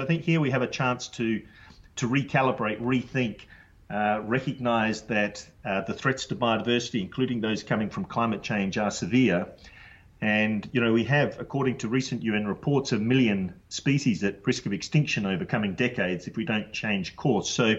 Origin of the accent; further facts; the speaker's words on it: Adelaide, South Australia, Australia; I grew up in Adelaide, as you said.